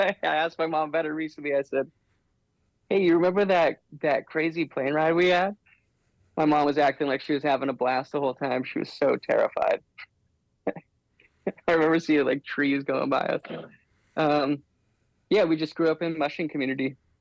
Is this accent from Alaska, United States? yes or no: yes; Alaska, United States; I grew up around the Kinnick area, so I'm a Valley kid.